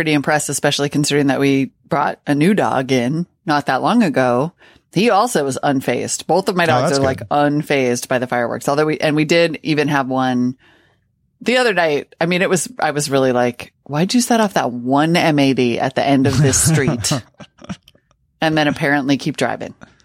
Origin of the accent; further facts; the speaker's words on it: Montana, United States; Like, when I was a kid growing up in Montana, on 4th of July, we would go to, like, our friend's ranch and light up an absurd amount of fireworks.